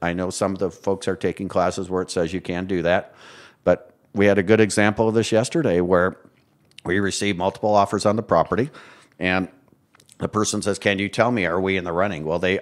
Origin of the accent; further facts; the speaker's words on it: Wisconsin, United States; My background is I came out here from Wisconsin to become a swimmer at DU.